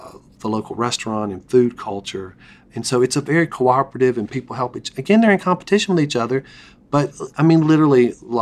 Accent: Asheville, North Carolina, United States; So it's funny, growing up in Asheville, growing up in Appalachia, I mean, I definitely, you know, grew up in a household where we had country fried steak and we had pinto beans and cornbread and green beans and things like that.

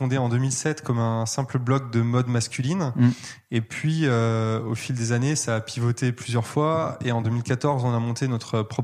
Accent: Grand Est, France; J'ai grandi en Alsace.

